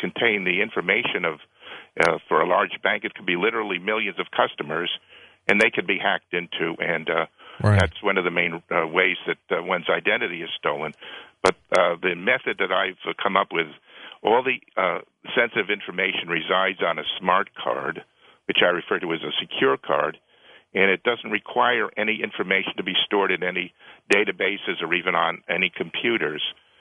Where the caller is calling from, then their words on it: Arlington, United States; from Arlington.